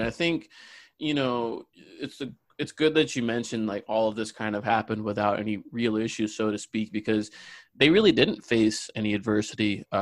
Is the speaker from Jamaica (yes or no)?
no; India; also born or lived in Australia; Well, yeah, I'm Indian. I lived in Australia for about 4 years when I was young.